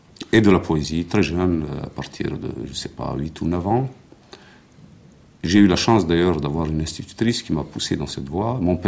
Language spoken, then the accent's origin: French; Constantine, Constantine Province, Algeria; born there; Je suis né à Constantine.